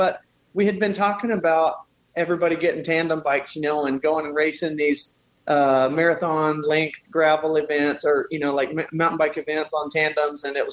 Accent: Norwich, Vermont, United States; I helped build a local pump track here in Norwich, in my hometown in Vermont here, a couple summers ago.

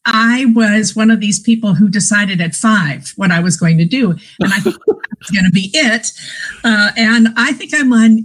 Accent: Portland, Oregon, United States; Well, and growing up in Portland, Oregon, I sort of heard about Broadway

